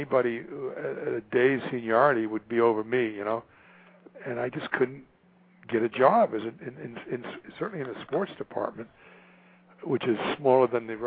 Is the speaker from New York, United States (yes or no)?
yes; New York, United States; moved away as an adult; now in Los Angeles, United States; And I'm originally from New York, and I came out here to go to college.